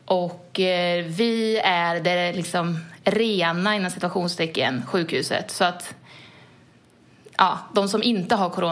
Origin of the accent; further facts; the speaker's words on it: Arvika, Värmland, Sweden; now in Gothenburg, Sweden; Jag är 29 år. Jag bor i Björkekär i Göteborg. Men jag kommer ursprungligen från Arvika i Värmland.